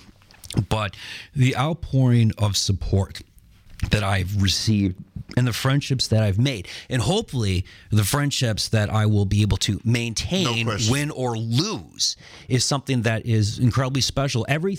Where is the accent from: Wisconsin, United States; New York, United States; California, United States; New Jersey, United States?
Wisconsin, United States; I'm from Wisconsin, so all the communities are like home for me.